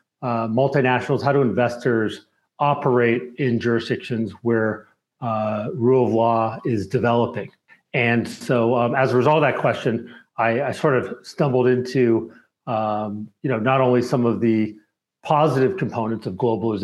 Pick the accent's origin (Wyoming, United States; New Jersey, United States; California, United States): California, United States; Actually, from California as well.